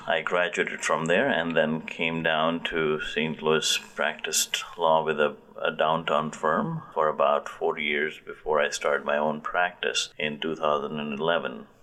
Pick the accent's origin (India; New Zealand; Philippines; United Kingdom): India; moved away as an adult; now in United States; I was born in India and was raised in India till I was 24 years old.